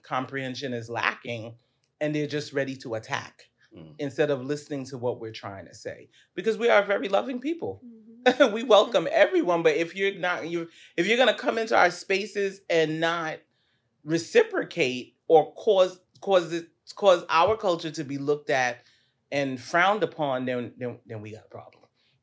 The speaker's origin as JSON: {"language": "English", "country": "Guyana", "tie": "born or raised there", "also_born_or_lived": "United States", "said": "For someone who was born here in the States, and then I was raised in Guyana, which is considered part of the Caribbean, let's get that clear."}